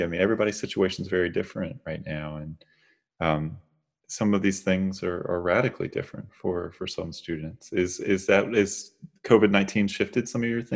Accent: North Carolina, United States; in Charlotte, Mecklenburg, in my home state, North Carolina.

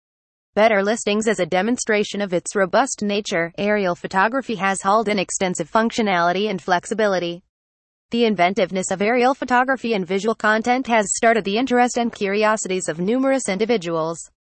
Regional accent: New South Wales, Australia; from New South Wales and Australia.

